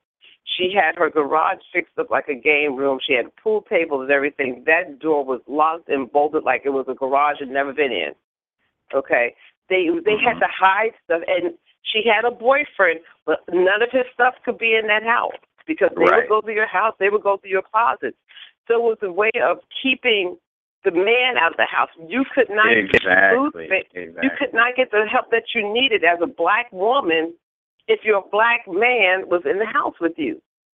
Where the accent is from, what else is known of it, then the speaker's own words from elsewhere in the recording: New York, United States; also born or lived in Florida; But I remember growing up in New York, and I remember, especially in Florida